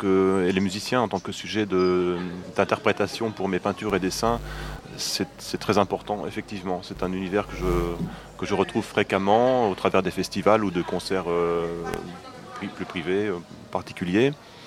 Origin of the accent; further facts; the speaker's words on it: Brittany, France